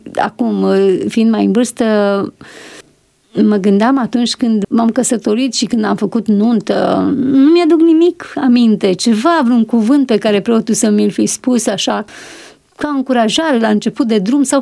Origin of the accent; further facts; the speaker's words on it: Puchenii Moșneni, Prahova, Romania; born there; Am 59 de ani și m-am născut într-un sat aici, lângă, între Ploiești și București, Puchenii Moșneni se numește.